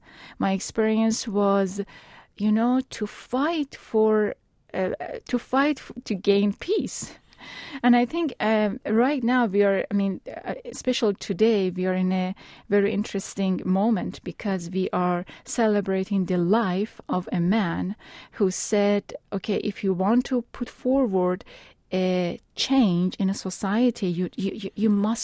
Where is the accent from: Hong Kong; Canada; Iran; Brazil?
Iran; now in United States; I am coming from Iran. Iran, I was actually raised in a war-torn, revolution-torn, extremely intense society.